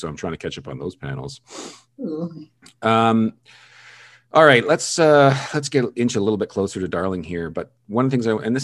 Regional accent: Canada; I'm in Toronto, by the way. I'm Canadian.

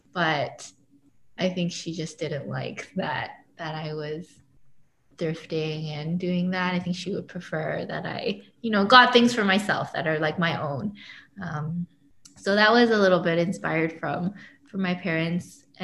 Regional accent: Canada; born there; I was born in Canada. But my family, I would say, is very Korean, in the sense that, like, very traditional. And I grew up speaking Korean with them, so we spoke Korean in the home.

